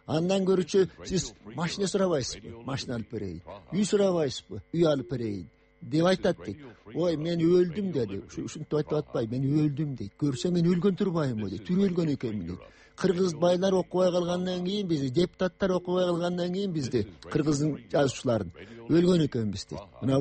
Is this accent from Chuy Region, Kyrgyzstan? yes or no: yes; Chuy Region, Kyrgyzstan; Менин айылым мына эки эле токмоктун үстүндө, Борбор калаадан 60 эле километр. Ал токмоктун үстүндө дагы 10 эле километр жерде.